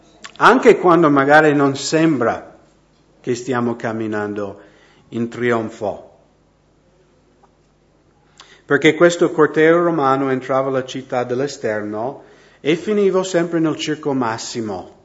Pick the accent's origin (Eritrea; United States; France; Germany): United States; Washington; Italian is a second language; Di comprarmi una fattoria nello stato di Washington, da dove vengo io, avere delle mucche, gli animali, vivere in campagna, nell'aria fresca, lavorare con gli animali, questo era il mio sogno.